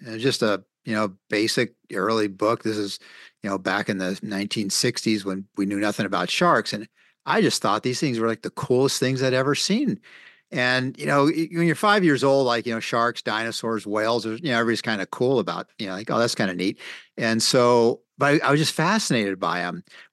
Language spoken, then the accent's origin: English; Pruneville, California, United States; I grew up in the Monterey area, in a little area called Pruneville.